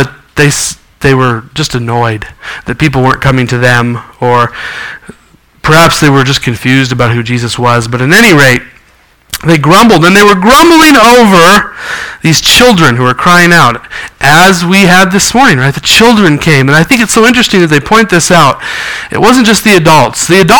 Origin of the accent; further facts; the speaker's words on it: Montana, United States; the church I grew up in back in Montana